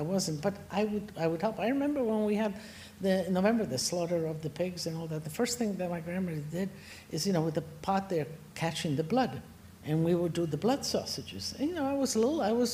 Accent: Istria County, Croatia; born there; English is a second language; So where I was born in Istria. Istria is no longer Italy. It is now Croatia.

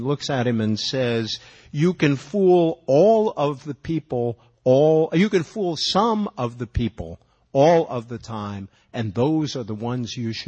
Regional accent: Fall River, Massachusetts, United States; worked at a storefront library in my hometown of Fall River, Massachusetts

